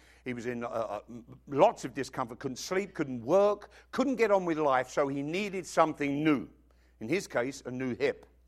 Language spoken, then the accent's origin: English; England, United Kingdom; I remember growing up in England, obviously. I remember that. And I was there 25 years.